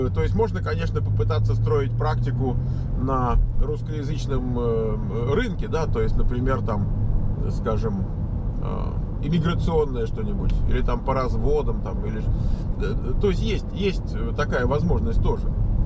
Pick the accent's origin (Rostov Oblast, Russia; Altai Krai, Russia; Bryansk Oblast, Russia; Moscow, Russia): Moscow, Russia; Я вырос в Москве и частенько видел, даже не в городе, а больше на вокзалах